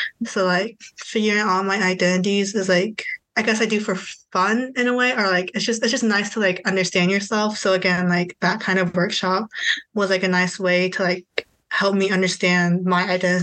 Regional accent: Indiana, United States; also born or lived in China; Yeah, so I was adopted from China, and I grew up in a small rural town that's like Northeast Indiana. So like it was like all white people, all Christian farming white people.

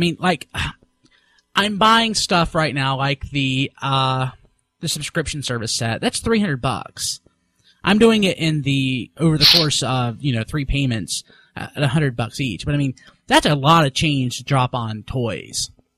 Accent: United States; I'm an American. I try to live, like, beyond my means every month.

